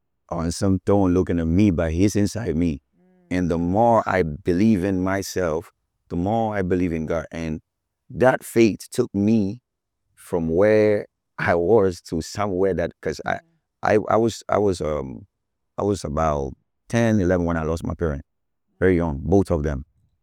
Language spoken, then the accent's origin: English; Ghana; I'm like, okay, listen, I'm from Ghana, but we are all selling Ghana, right?